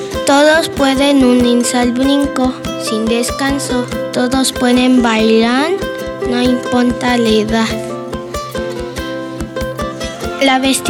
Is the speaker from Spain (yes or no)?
no; Tlayacapan, Morelos, Mexico; tengo 8 años y soy de Tlayacapan.